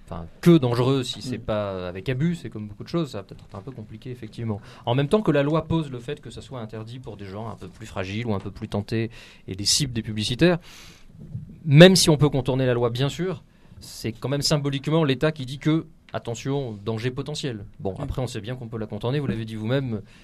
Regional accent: France; comme on l'entend chez nous en France, c'est 21 ans seulement

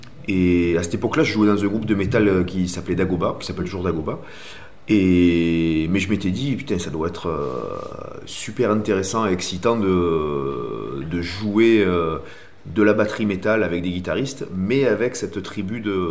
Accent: Marseille, Provence-Alpes-Côte d'Azur, France; Peu de temps après, il passait à Marseille. Moi, je suis de Marseille.

